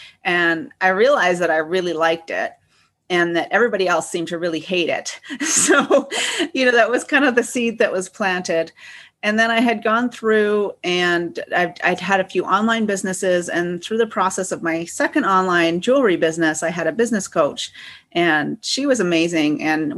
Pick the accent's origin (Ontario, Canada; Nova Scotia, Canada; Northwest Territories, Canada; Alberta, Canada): Ontario, Canada; Guelph; they're called Guelphites. So I was born and raised in Guelph.